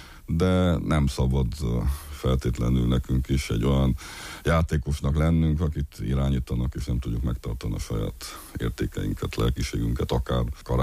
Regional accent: Transylvania, Romania; Mint erdélyi magyar azt mondtam, hogy Gyergyószent Miklósról

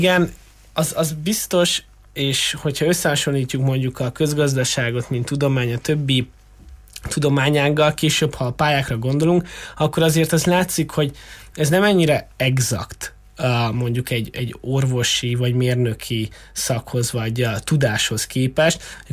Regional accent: Târgu Mureș, Mureș County, Romania; Marosvásárhelyiként pedig az örökös marosparti szemétszedések és a kombinált szennyezésének a hatása pedig azért mély nyomot hagytak bennem.

